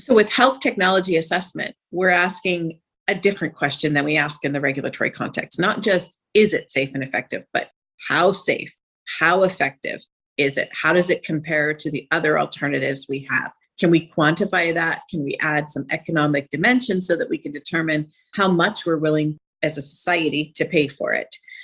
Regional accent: Canada; I'm actually Canadian.

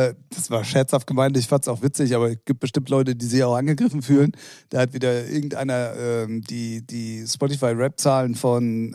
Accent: Hamburg, Germany; als Hamburger Jung.

